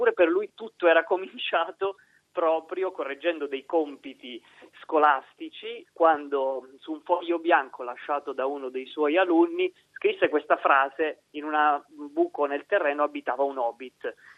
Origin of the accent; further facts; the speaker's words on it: Sicily, Italy; nel coprifuoco della mia terra, la Sicilia, dove nelle prime ore del pomeriggio non si può fare nulla, soprattutto se siamo nel pieno dell'estate